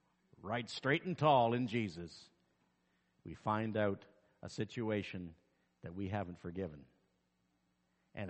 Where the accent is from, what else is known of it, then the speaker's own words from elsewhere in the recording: New Brunswick, Canada; moved away; I've been here 22 years since I came from New Brunswick to here.